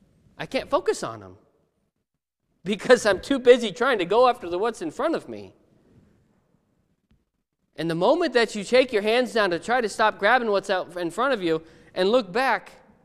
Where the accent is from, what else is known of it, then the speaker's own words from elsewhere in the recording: United States; I'm from the States, but I'm pretty sure the States and in Canada, they're the same thing.